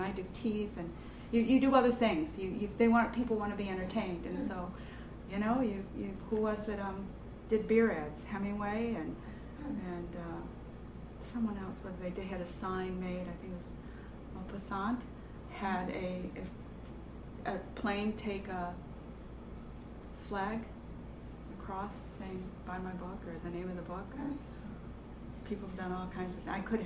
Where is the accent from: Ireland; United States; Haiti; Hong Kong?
Ireland; Her being Scottish and me Irish, So far we're doing pretty good as friends.